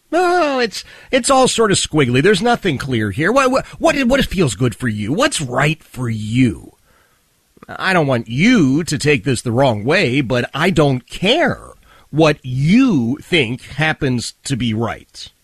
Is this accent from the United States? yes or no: yes; Philadelphia, Pennsylvania, United States; But certainly as I was a kid growing up in the Oxford Circle section of Philadelphia, blue collar, working class.